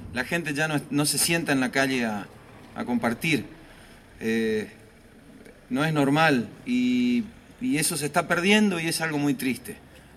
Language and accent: Spanish; Litoral, Argentina; nosotros somos del litoral de Argentina, que es un lugar de Argentina que limita con Paraguay y con Brasil. Es decir, estamos en el corazón del Mercosur, de los tres países, ¿no? Y estamos muy lejos de Buenos Aires y muy cerca de Asunción